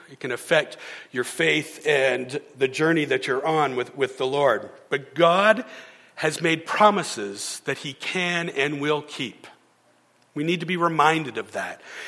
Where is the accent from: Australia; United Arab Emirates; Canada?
Canada; We're from Canada.